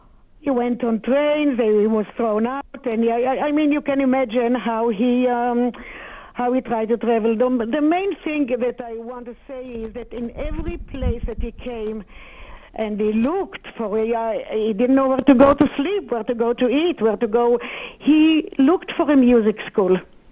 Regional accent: Jerusalem, Jerusalem District, Israel; I am eighth generation from Jerusalem, from Jerusalem. Coming from a family of rabbis and musicians. My father actually was a teacher of cantors in Israel

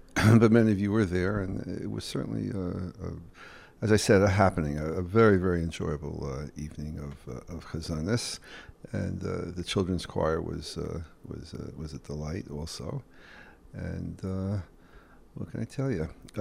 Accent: Newark, New Jersey, United States; I'm from Newark, we Quake, and... we had about 30, 40 shuls in Newark when I grew up.

